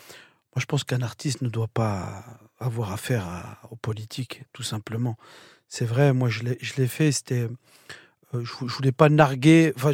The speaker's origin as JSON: {"language": "French", "town": "Mantes-la-Jolie", "region": "Île-de-France", "country": "France", "said": "je viens de Mantes-la-Jolie, d'un milieu ouvrier."}